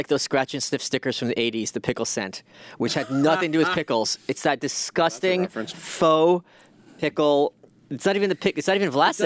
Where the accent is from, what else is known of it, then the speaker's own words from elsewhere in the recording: Brooklyn, New York, United States; I grew up in Brooklyn. I'm from Eastern Europe. Went to yeshiva.